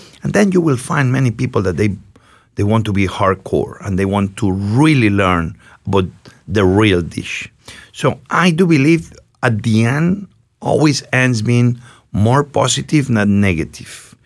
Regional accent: Spain; Listen, I'm from Spain, and many people think I'm an expert on Spanish cuisine.

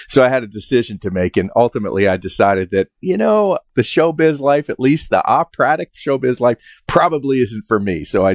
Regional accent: New York, United States; I'm not from West Virginia. I'm from the suburbs of New York.

